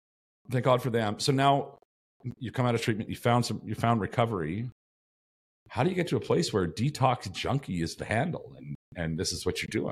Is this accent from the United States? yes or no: no; Calgary, Alberta, Canada; also born or lived in Saskatchewan; So for me, moving away from Saskatchewan back to Calgary, my hometown, was what it took for me to get sober.